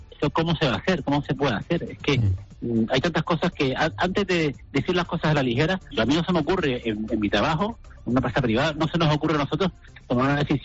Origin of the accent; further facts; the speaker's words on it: Canary Islands, Spain; Nosotros como canarios tenemos la bonificación del 75% del transporte aéreo.